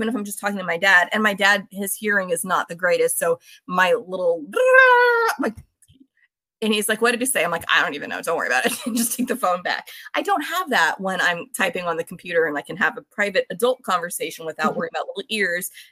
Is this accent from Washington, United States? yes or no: no; Pennsylvania, United States; Pennsylvania. So all my people are